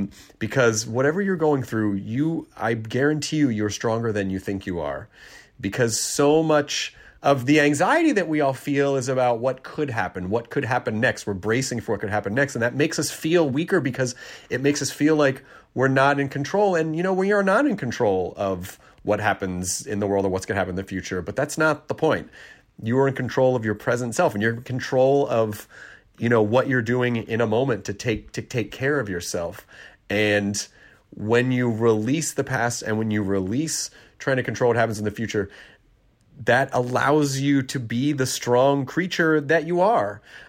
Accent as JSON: {"language": "English", "region": "Tennessee", "country": "United States", "tie": "born or raised there", "also_born_or_lived": "Kentucky", "said": "Tennessee, my actual home state of Tennessee. Well, actually, Kentucky's my home state. Tennessee is where I largely grew up."}